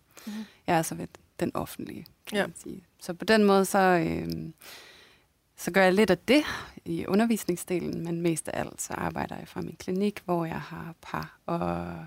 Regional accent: Aarhus, Central Denmark Region, Denmark; jeg kommer fra Jylland, og nærmere bestemt Aarhus. Mm. Der bor jeg

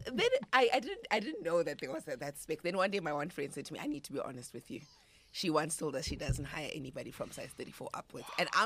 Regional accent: Gauteng, South Africa; And I grew up, obviously, in South Africa, born and bred in South Africa.

